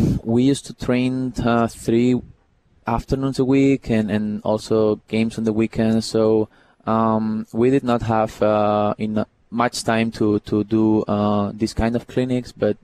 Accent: Barcelona, Catalonia, Spain; Everyone in my family, we're from Barcelona.

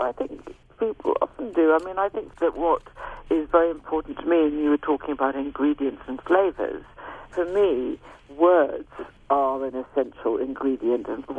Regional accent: United Kingdom; I'm British.

